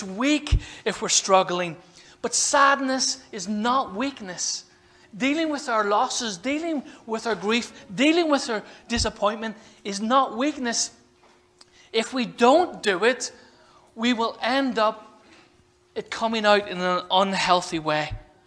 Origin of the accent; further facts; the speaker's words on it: Northern Ireland, United Kingdom; And growing up in Northern Ireland, I was told things like, real men don't cry.